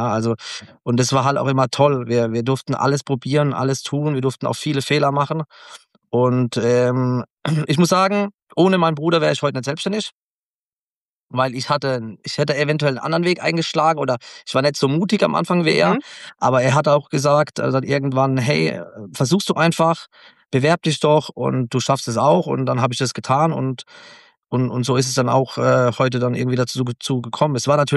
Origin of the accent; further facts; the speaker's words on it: Ketsch, Baden-Württemberg, Germany; Ich bin, wir sind Vorderpfälzer, so weit sind wir nicht weg, ne?